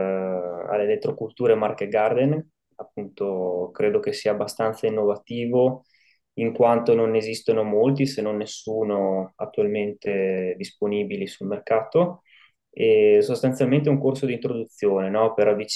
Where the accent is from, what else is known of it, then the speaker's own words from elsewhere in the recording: Trentino-Alto Adige, Italy; io vengo dal Trentino